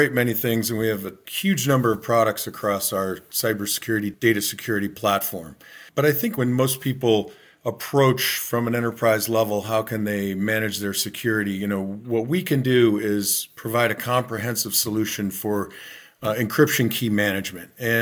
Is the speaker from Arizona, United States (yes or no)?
yes; Arizona, United States; I had three offers to play, and one was from my hometown school, the University of Arizona.